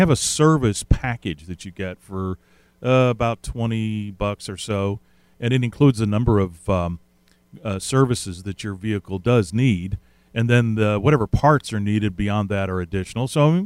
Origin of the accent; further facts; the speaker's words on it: Pacific Northwest, United States; And for my part, I'll have to say, growing up in the Pacific Northwest, not a whole big deal at our house, but you do have to be careful.